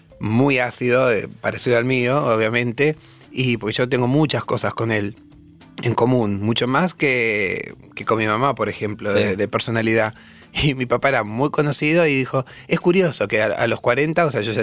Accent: La Plata, Buenos Aires Province, Argentina; yo soy de La Plata. O sea, venía los domingos a Lital para a comer, la vida en familia típica aburrida de un platense.

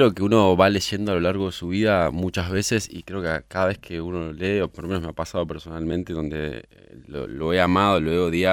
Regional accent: Concordia, Entre Ríos, Argentina; tiene mucho que ver con mi infancia en ese lugar, en San Carlos, en Concordia, la ciudad de mi infancia, mi adolescencia, la ciudad a la que vuelvo, mi refugio en el mundo.

